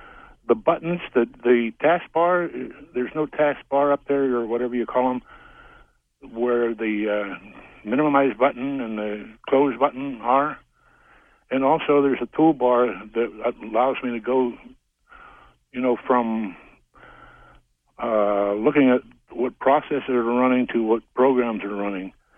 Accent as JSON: {"language": "English", "town": "Ridgecrest", "region": "California", "country": "United States", "said": "Ridgecrest, California."}